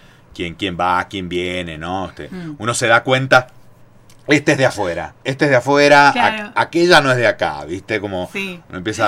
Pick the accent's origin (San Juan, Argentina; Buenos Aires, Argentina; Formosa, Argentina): San Juan, Argentina; Ahí también hay laburantes de mi tierra sanjuanina, del terruño con toda la S.